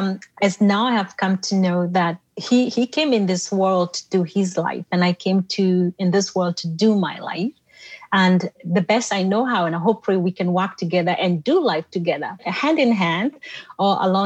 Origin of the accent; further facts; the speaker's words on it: Kenya; moved away; Originally, I came from, as you know, Dr. Tammy, I came from Kenya. So I came to study here and I got married and started life here.